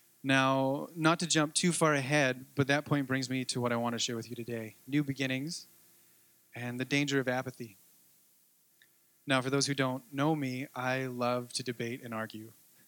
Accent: British Columbia, Canada; I'd like to share a bit of my story with you today. I grew up on Vancouver Island in a non-Christian family

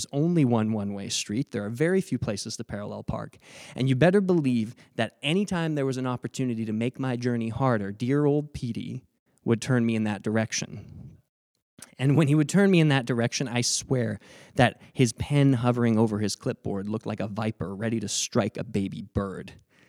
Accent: Saskatchewan, Canada; I'm from Saskatchewan, and in Saskatchewan, you can't get anywhere unless you can drive.

